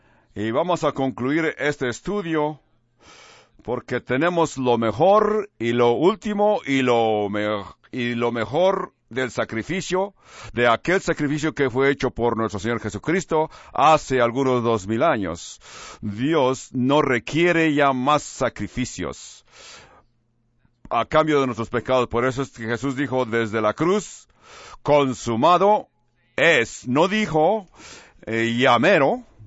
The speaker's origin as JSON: {"language": "Spanish", "town": "San Diego", "region": "California", "country": "United States", "said": "Yo soy de San Diego. Tengo la sangre de San Diego. Es frío también"}